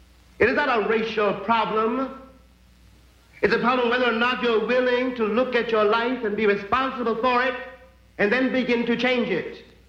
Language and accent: English; New York City, New York, United States; I am an American. My school really was the streets of New York City.